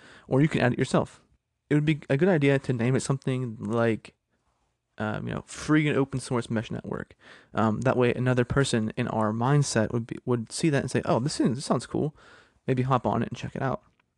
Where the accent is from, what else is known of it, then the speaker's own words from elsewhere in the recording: Pennsylvania, United States; In my home state of Pennsylvania, there's a nonprofit called MetaMesh.